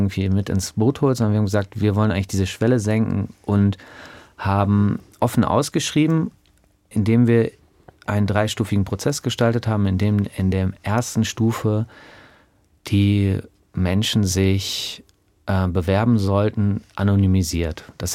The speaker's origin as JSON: {"language": "German", "region": "West Germany", "country": "Germany", "said": "Ja, so, aber ich komme aus Westdeutschland."}